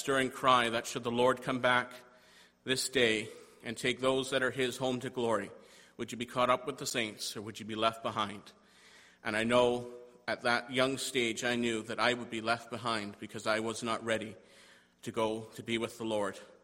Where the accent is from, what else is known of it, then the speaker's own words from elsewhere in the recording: Toronto, Ontario, Canada; born there; I was born in Toronto on the 2nd of April, 1991, into a mixed family.